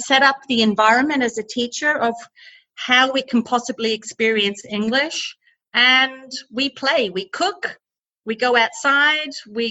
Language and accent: English; Melbourne, Victoria, Australia; moved away as an adult; Well, I'm an Aussie. A Melbourne girl, and my life took a whole new direction when one Friday night I bumped into my now husband, Andy, who's a Niederbayer.